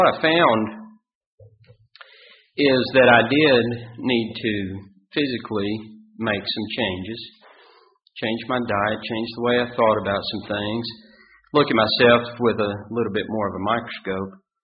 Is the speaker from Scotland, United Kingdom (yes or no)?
yes; Scotland, United Kingdom; We're Scottish, and they are notoriously penny pinchers.